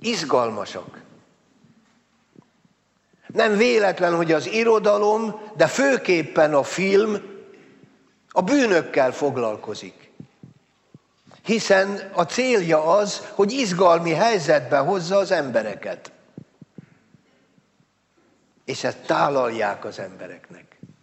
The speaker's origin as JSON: {"language": "Hungarian", "town": "Győr", "region": "Győr-Moson-Sopron", "country": "Hungary", "said": "Végtelenül szégyeltem magam győri lévén"}